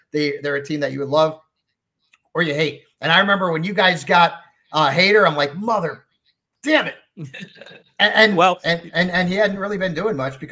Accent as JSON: {"language": "English", "region": "Connecticut", "country": "United States", "tie": "born or raised there", "said": "I hate UConn because I grew up in Connecticut."}